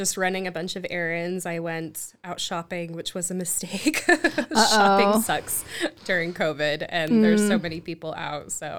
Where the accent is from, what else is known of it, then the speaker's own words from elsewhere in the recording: Utah, United States; I'm from here. I was born in Utah and I've lived here most of my life.